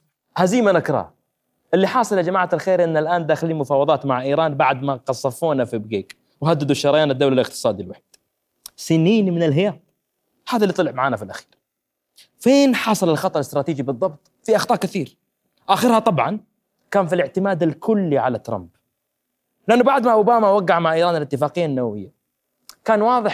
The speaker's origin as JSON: {"language": "Arabic", "country": "Saudi Arabia", "said": "اللي صاير إنه إحنا الآن كسعودية عظمى انقصفنا"}